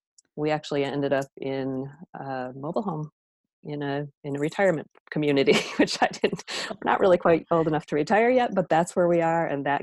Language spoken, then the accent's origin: English; Rochester, New York, United States; born there; Well, I was born here in Rochester, New York, and I strayed for a little bit, but made my way back.